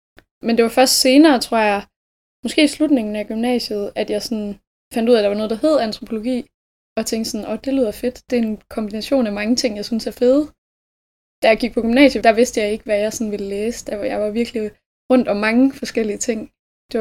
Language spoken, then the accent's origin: Danish; Algen, Central Denmark Region, Denmark; Jeg er fra en lille by, der hedder Algen, som ligger sådan omkring ved Skanderborg-området.